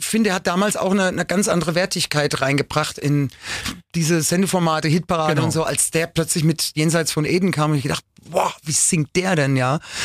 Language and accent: German; Bruchsal, Baden-Württemberg, Germany; die kam aus Bruchsal, meinem Heimatort